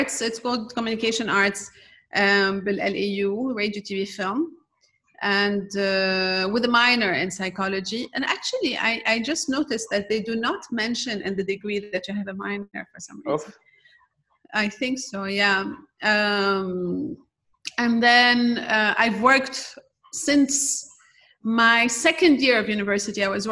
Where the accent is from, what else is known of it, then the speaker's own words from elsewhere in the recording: Beirut, Beirut Governorate, Lebanon; English is a second language; I was raised and born in Ras Beirut, and you know, the expansion of Ras Beirut.